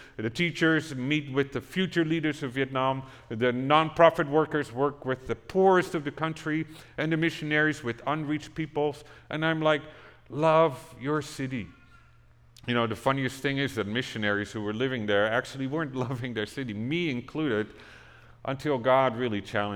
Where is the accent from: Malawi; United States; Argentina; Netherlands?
Netherlands; I feel like, oh, this is like the days I grew up in Holland feels like what you're experiencing here today.